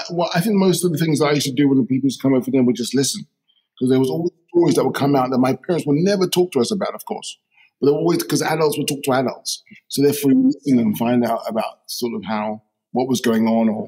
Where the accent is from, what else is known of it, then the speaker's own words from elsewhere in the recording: London, United Kingdom; I grew up in firstly Shepherd's Bush, West London.